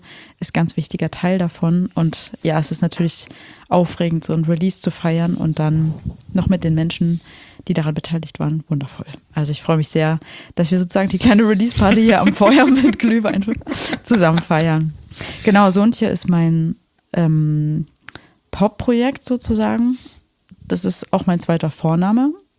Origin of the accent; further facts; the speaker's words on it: Saxony, Germany; also born or lived in Dresden; now in Leipzig, Germany; ich komme aus Leipzig, ursprünglich aus der Oberlausitz, im tiefen Osten. Dort ist es sehr schön, dort gibt es viele Berge und Natur und schöne Landschaft.